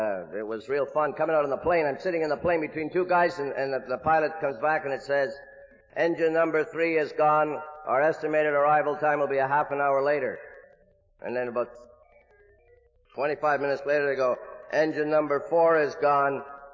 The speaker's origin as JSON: {"language": "English", "town": "Montreal", "region": "Quebec", "country": "Canada", "tie": "born or raised there", "said": "And I grew up in Montreal, Canada"}